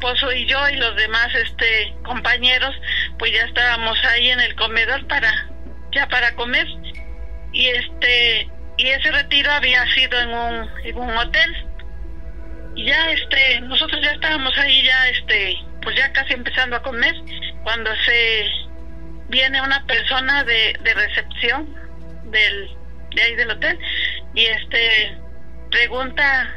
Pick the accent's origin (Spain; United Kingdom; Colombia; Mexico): Mexico; Huatusco, Veracruz; Llamé a mi mamá que vivía allá en el estado de Veracruz, se llama mi pueblo Huatusco.